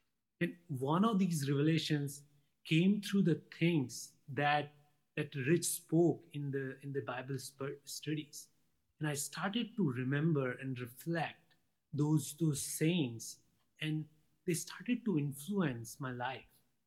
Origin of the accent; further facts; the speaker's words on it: Rajasthan, India; I'm an international student from India. I come from Rajasthan, a northwestern state in India.